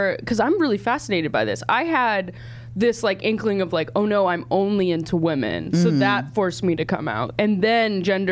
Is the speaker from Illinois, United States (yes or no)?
no; Paris, California, United States; I hate saying it. I'm like, I'm from Paris, and everyone gives me way too much credit.